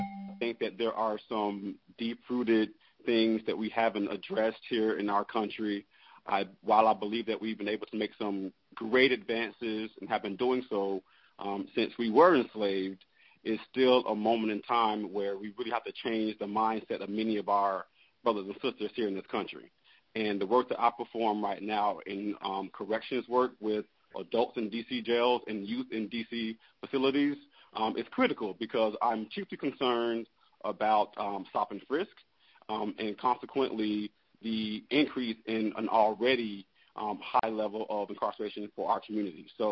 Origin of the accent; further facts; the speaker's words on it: Jacksonville, Florida, United States; now in Washington, United States; I'm really from Jacksonville, Florida. I went to FAMU for undergrad, and I have been in D.C. now for a little over 11 years.